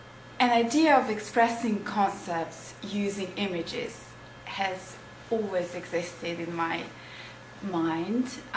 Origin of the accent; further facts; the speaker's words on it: Serbia; English is a second language; now in United Kingdom; I come from Serbia.